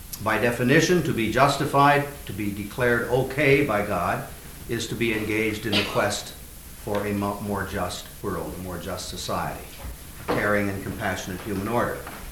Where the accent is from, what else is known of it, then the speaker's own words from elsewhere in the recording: Iowa, United States; the story of a dying man that I heard when I was growing up in Iowa, German Lutheranism